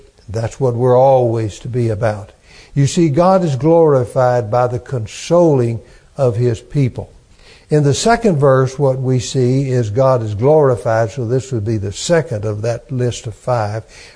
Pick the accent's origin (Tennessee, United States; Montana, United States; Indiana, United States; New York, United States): Tennessee, United States; Knoxville; So, somebody asked me what my hometown is, I'm going to say the Knoxville area. That's my hometown.